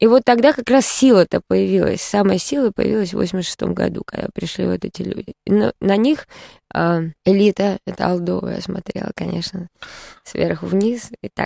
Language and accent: Russian; Moscow, Russia; я никогда в жизни не жила в общежитии, я москвичка.